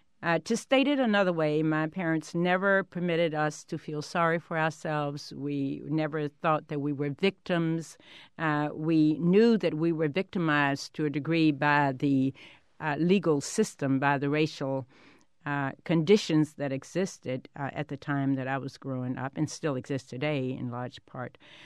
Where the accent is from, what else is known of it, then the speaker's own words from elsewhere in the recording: Evanston, Virginia, United States; born there; Well, I was born in Evanston, Virginia. It's a small community about 9-10 miles south of Lynchburg, Virginia. I went to public school in my county, Campbell County.